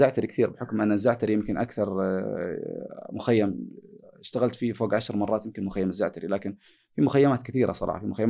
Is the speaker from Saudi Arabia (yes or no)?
yes; Saudi Arabia; آخر شيء جاءوا قالوا لي أنت من وين؟ قلت أنا من السعودية. قال أنت سعودي؟ قلت إيه.